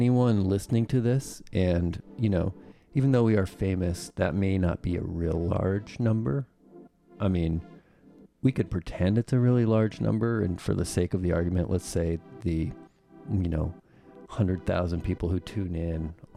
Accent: Rapid City, South Dakota, United States; You know that I grew up in Rapid City. I grew up right, you know, 20 minutes from Mount Rushmore.

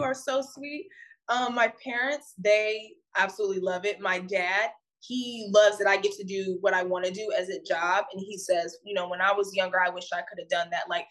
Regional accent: St. Louis, Missouri, United States; Trying to like, hey, go for our dreams, but growing up in St. Louis and not having a lot of money, it's like, no, you go work.

